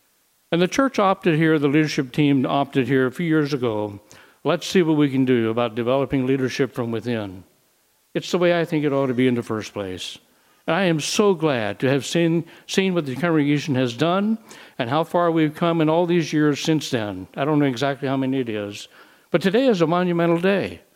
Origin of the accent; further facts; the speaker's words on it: the South, United States; I'm from the South. I didn't even have a pair of overshoes.